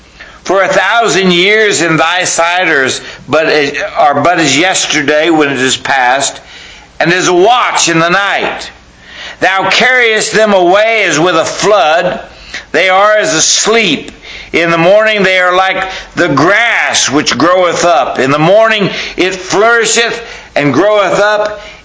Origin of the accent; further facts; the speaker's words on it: Palacios, Texas, United States; also born or lived in California; I grew up in South Texas. And there's a little town in South Texas called Palacios. And that's where I grew up.